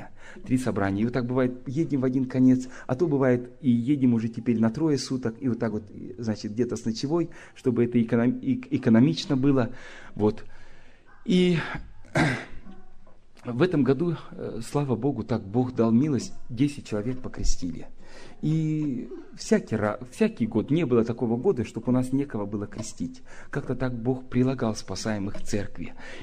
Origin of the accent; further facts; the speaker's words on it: Kansk, Krasnoyarsk Krai, Russia; Я из Канска.